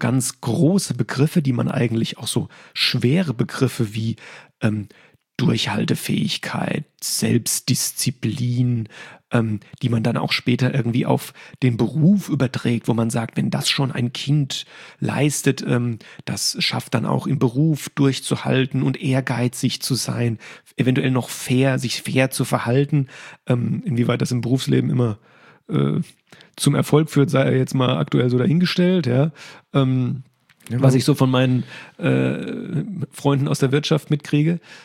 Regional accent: Hesse, Germany; Warum ich Sachen als Hesse überhaupt eine Verbindung aufgebaut habe zu Borussia Dortmund

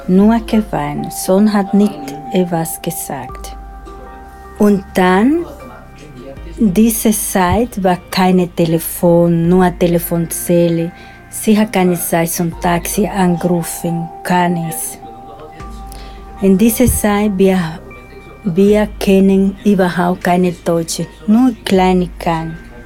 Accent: Dominican Republic; German is a second language; also born or lived in Switzerland; now in Austria; Ich bin von Dominikanische Republik nach Schweiz gekommen und dann hier nach Österreich.

